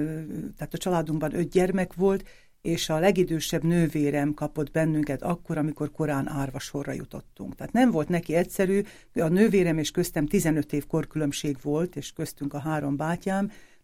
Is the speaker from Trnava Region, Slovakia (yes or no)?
yes; Šamorín, Trnava Region, Slovakia; 57 éves közgazdászmérnök vagyok, a Pozsonyi Közgazdasági Egyetemen szereztem a diplomámat, de a Somorjához, Somorja városhoz kötődik az egész életem. Ott születtem, ott jártam az iskoláimat.